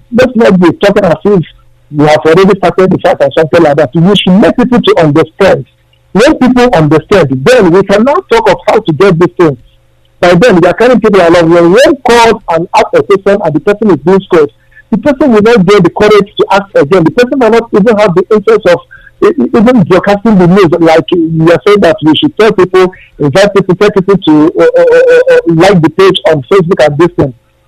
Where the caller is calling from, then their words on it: Malaysia; I'm calling from Malaysia.